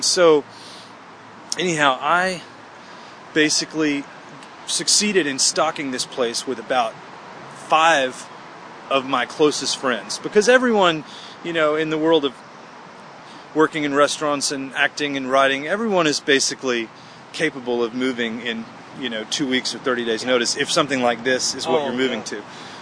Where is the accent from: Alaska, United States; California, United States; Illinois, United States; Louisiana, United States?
Louisiana, United States; I mean, I'm from Louisiana, so I like cooking a lot.